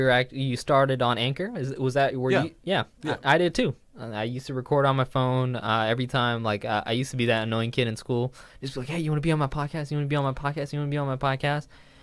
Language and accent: English; Los Angeles, California, United States; You know, I grew up in Los Angeles with a lot of Hispanic homies, so, you know, I grab some stuff here and there.